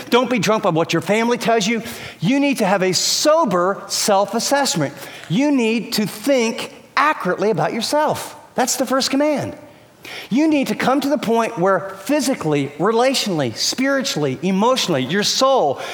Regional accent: California, United States; for me too, I'm from California and, you know, I got a tie on and a coat and I'm totally uncomfortable just in how I'm dressed

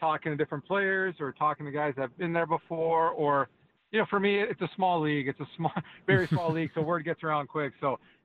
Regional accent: St. Louis, Missouri, United States; And I grew up in St. Louis, and St. Louis is the same way, where, you know, my dad played a year and a half in St. Louis, and then we were raised there.

